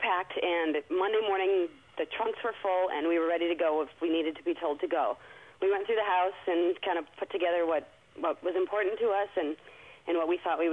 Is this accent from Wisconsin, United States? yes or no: yes; North Fond du Lac, Wisconsin, United States; now in San Marcos, United States; I am. I'm originally from North Fond du Lac.